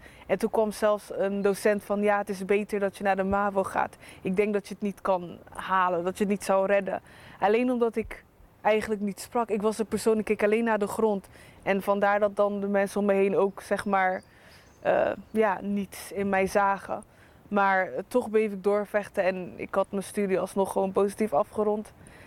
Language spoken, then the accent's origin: Dutch; Rotterdam, South Holland, Netherlands; ik kom uit Rotterdam.